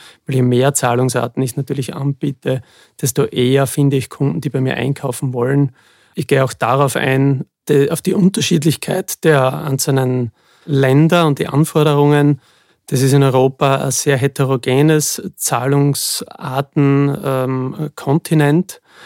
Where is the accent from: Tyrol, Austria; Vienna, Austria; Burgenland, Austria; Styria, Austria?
Styria, Austria; Graz; Ich komme aus Graz